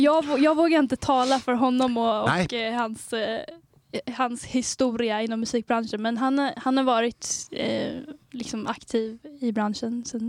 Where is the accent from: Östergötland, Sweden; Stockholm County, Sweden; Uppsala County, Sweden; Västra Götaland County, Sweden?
Stockholm County, Sweden; Vändelsö; now in Trollbäcken, Sweden; Alltså jag är ursprungligen från Vändelsö.